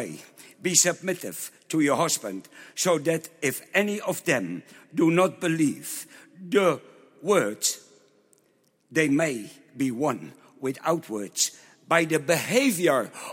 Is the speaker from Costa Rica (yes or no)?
no; Netherlands; I come from the Netherlands.